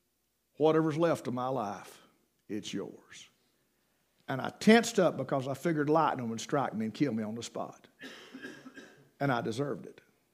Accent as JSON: {"language": "English", "town": "Brevard", "country": "United States", "tie": "born or raised there", "said": "So I was able to transfer back to my hometown, and I knew everybody, and I knew the roads, I knew the people."}